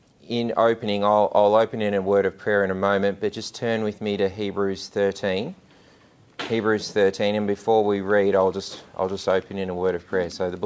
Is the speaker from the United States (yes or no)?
no; Australia; Citizenship is what country do you belong to? Well, I'm Australian and I haven't changed that.